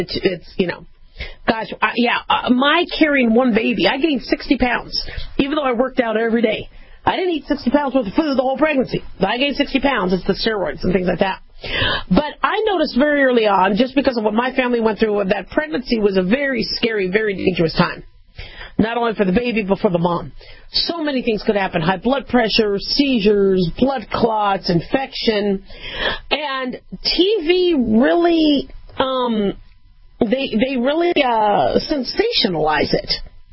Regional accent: Los Angeles, California, United States; born there; That was the hospital I was born in. I was born in Cedars.

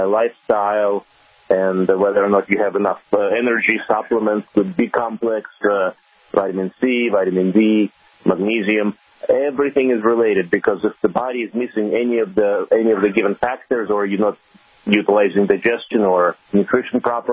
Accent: New York, United States; I grew up in New York for the most of my life.

